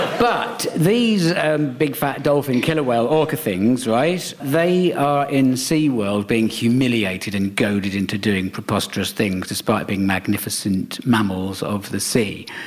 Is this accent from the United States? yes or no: no; South East England, United Kingdom; And I grew up in Surrey